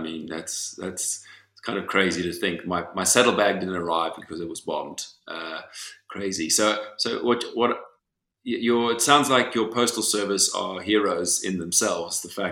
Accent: South Africa; moved away; I'm a South African. I've only recently relocated to Europe. I've spent a lot of time in Europe over the years

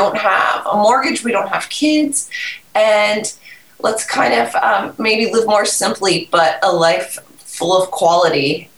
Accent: Seattle, Washington, United States; I'm from Seattle originally, and my husband's from San Francisco.

